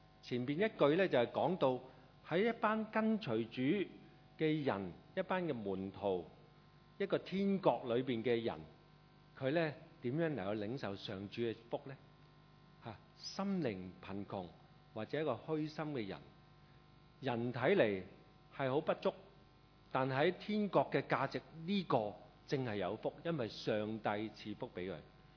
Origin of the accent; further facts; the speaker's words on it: Guangdong, China; 我是广东人或者中国人